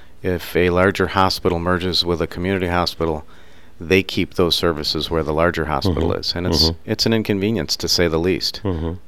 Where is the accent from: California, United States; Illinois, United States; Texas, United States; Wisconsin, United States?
Illinois, United States; Mundelein; No, I'm from Mundelein.